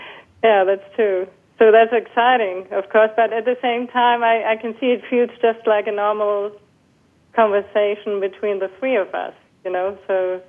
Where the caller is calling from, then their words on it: Hamburg, Germany; I'm calling in from Hamburg, Germany.